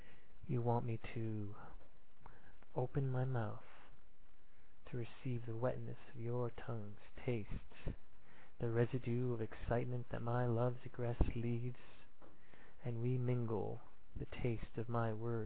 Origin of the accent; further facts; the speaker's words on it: Thunder Bay, Ontario, Canada; I'm from Thunder Bay, Ontario.